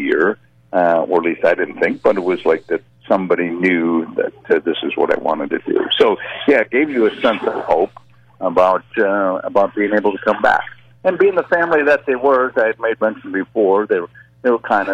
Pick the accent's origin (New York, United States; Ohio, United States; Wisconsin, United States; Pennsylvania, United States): Wisconsin, United States; the draft came through my hometown, and that was Wisconsin, you know, and that was it.